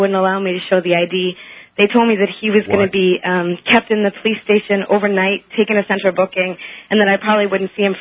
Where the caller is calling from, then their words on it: New York City, New York, United States; Hi. I'm calling from New York City, and I have a police horror story from New Year's Eve.